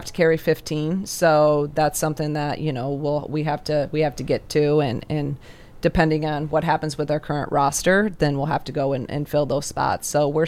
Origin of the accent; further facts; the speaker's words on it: Iowa, United States; So, you know, I'm from Iowa, and 20 some years of coaching, I've never gotten a kid from Iowa.